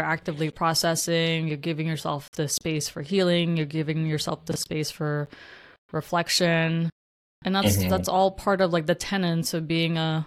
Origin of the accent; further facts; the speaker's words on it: Philippines; Because I come from the Philippines